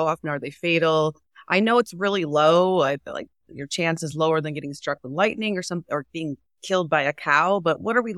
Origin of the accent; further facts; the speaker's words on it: Great Lakes, United States; And I grew up on Lake Michigan.